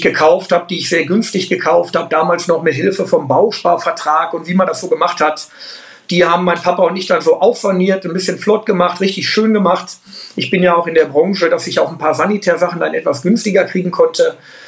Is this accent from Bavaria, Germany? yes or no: no; Dülmen, North Rhine-Westphalia, Germany; moved away as an adult; Ja, ich bin Dülmner, ich bin in Dülmen geboren und habe da auch 35 Jahre meines Lebens glücklich gelebt.